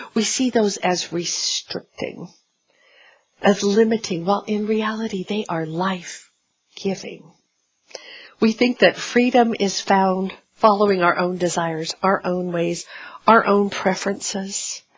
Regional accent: Portland, Oregon, United States; And I grew up in Portland, Oregon, and I love Portland, Oregon.

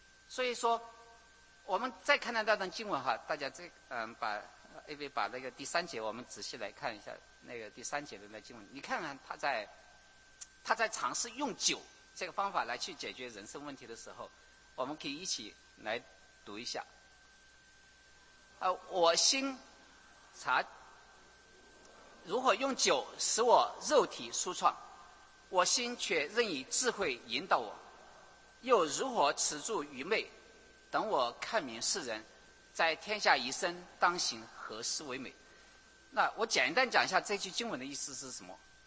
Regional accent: Sichuan, China; 我出生在四川

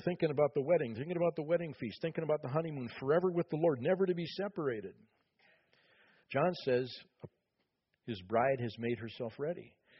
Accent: Minnesota, United States; I grew up in the Twin Cities, and I traveled on that bridge many times.

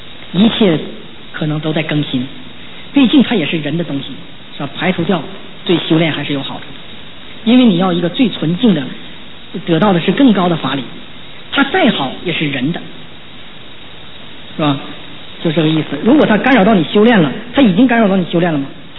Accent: China; 所以我们中国人呢，文化表面文化也这个深远呢

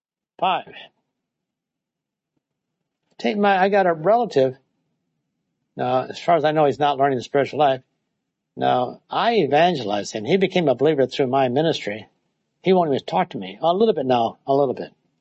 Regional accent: Wisconsin, United States; My hometown in Wisconsin. It was a small one, then it became very big.

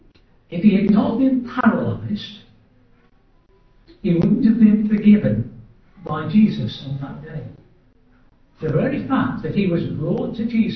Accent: Stoke-on-Trent, West Midlands, United Kingdom; now in Warwick, United Kingdom; I come from Stoke, just like I come from Stoke. I've lived 73 years of my life in Stoke.

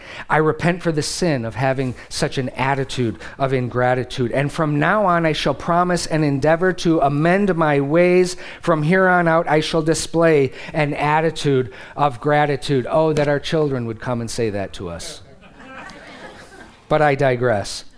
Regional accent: Midwest, United States; I'm a Midwesterner, remember when Cleveland, when Lake Erie caught on fire in the 70s?

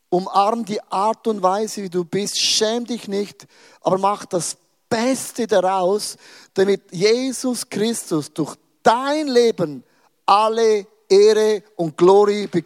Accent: Switzerland; Ich bin ja ein Schweizer. Wir sind neutral.

